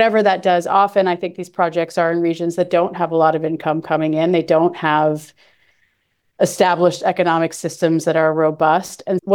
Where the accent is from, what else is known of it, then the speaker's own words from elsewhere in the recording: United States; I'm American.